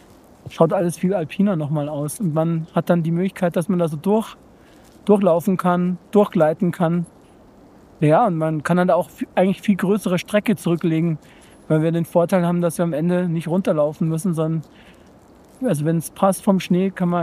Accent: Munich, Bavaria, Germany; ich komme aus München

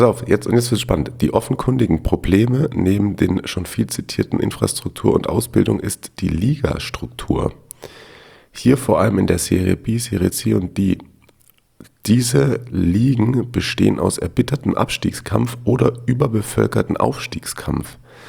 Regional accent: Austria; ich komme aus Österreich und wohne circa eine Autostunde entfernt von Udine.

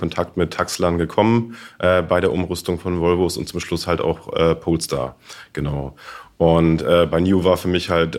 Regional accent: Hamburg, Germany; die Taxi-Community in meiner Heimatstadt Hamburg hier ist herzlich eingeladen

